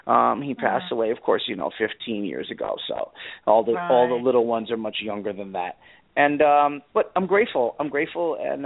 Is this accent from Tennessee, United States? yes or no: no; Bronx, New York, United States; my dad was born and raised in New York, and I'm a Bronx boy.